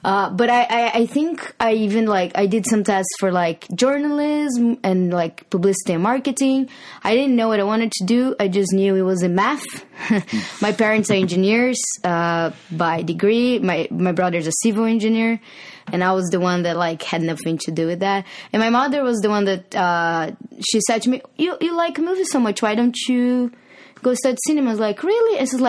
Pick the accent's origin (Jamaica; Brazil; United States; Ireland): Brazil; I'm from Brazil, and I went to school, to college there for cinema, in a school called Universidade Federal de Santa Catarina.